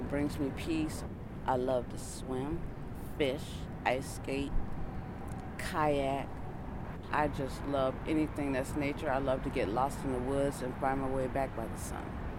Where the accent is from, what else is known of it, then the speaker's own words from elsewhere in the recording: St. Paul, Minnesota, United States; I was born in St. Paul, and that's where I went through all my foster homes.